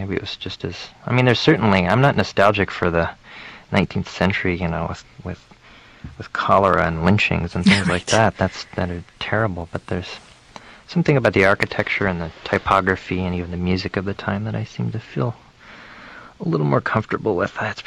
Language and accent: English; Omaha, Nebraska, United States; also born or lived in Austin, United States; now in Chicago, United States; I grew up in Omaha, Nebraska.